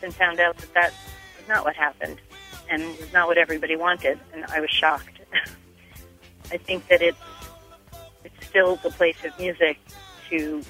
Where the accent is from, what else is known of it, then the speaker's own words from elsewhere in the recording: Pennington, New Jersey, United States; I'm from Pennington, New Jersey.